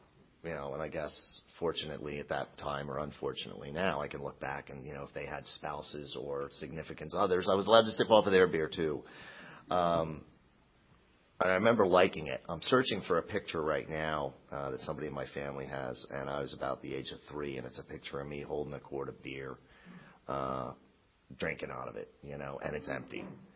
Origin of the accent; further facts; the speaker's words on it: Buffalo, New York, United States; born there; I was born in Buffalo, New York. And Sundays were always over at Grandma's house. I come from a Polish Catholic family.